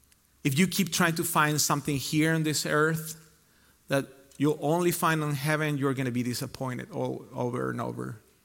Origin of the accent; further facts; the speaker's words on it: Costa Rica; also born or lived in Spain; now in United States; Born in Spain, lived 18 years in Costa Rica, and became a citizen in Costa Rica, came here 13 years ago almost, and became a citizen, an American citizen.